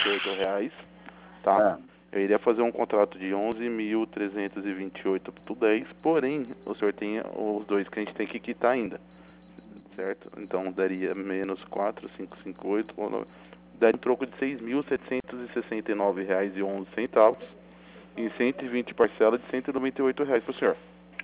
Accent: Itapetininga, São Paulo, Brazil; E eu sou aqui de Itapetininga mesmo.

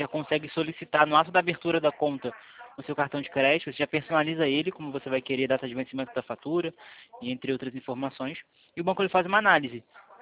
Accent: Rio de Janeiro, Brazil; eu sou do Rio de Janeiro

